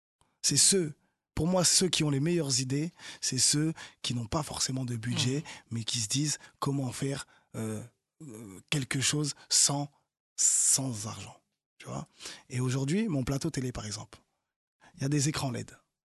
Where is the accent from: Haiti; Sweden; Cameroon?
Haiti; Et moi, je suis haïtien